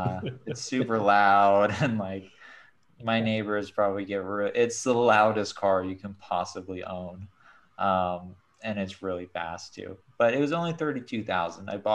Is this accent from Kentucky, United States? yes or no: no; San Clemente, California, United States; But growing up in San Clemente, I think amplified that a little bit. Because it's a very affluent neighborhood. It's like near Laguna Beach.